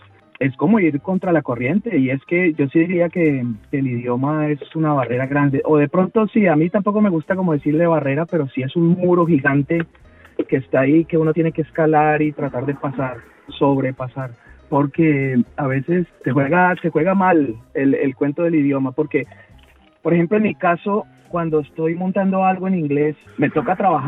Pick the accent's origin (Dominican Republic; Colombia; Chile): Colombia; now in Australia; En mi caso, soy colombiano, pero ahora vivo en Australia, entonces ahora soy australiano, pero yo no dejo de ser colombiano, mi cabeza está allá. De pronto quiero irme a Colombia, pero ya mis raíces están en Australia.